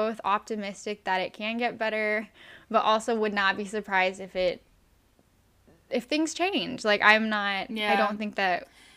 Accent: United States; I'm very grateful to be an American, but I know that, like, the being an American and being in this country right now is good

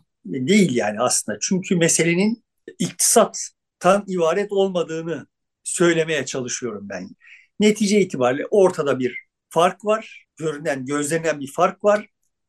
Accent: İzmir, Turkey; moved away; also born or lived in Eskişehir; Eskişehir'den İzmir'e göçtük. Ben 7 yaşındaydım yani. Çok yoksulluk çektik yani, öyle böyle değil ama sonuçta çok neşeli, çok hayat dolu, hayata bağlı bir ailede büyüdüm.

